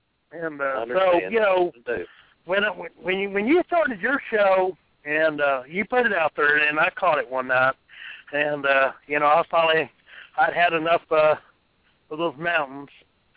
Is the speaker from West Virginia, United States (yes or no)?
no; Texas, United States; hell, you're from Tennessee, I'm from Texas.